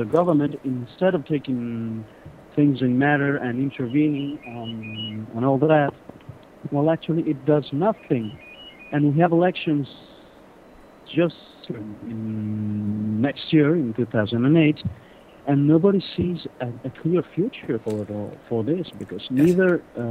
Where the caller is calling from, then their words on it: Madrid, Community of Madrid, Spain; I am calling from Madrid, Spain.